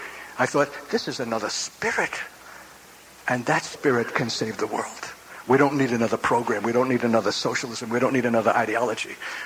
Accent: Brooklyn, New York, United States; growing up in Brooklyn, New York, in asphalt and bricks

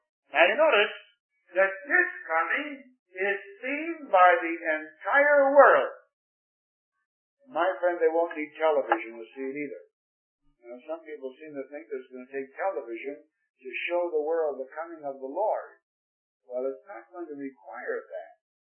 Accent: Chicago, Illinois, United States; I was born and raised in Chicago. I go back to that city now

